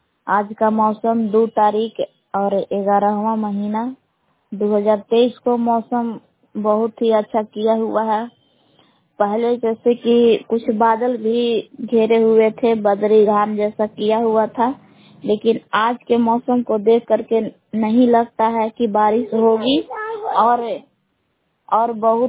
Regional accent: Belaon, Bihar, India; ग्राम बिलान जिला कैमूर बबुआ के निवासी हूँ।

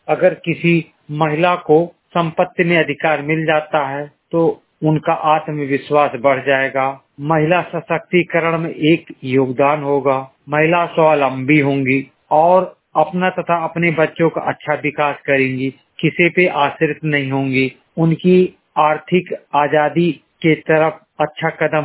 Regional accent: Sant Kabir Nagar, Uttar Pradesh, India; मेरी उम्र 25 साल है, मैं जिला संत कबीर नगर का निवासी हूँ।

